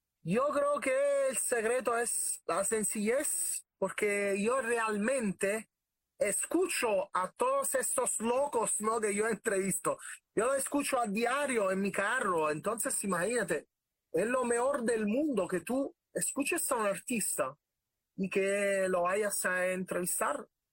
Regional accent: Naples, Campania, Italy; Spanish is a second language; yo soy un italiano medio loco y medio raro, imagínate.

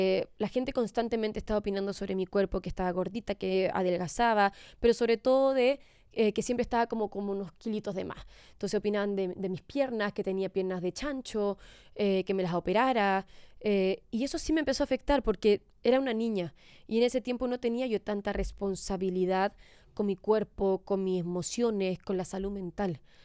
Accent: Chile; No como si soy una chilena.

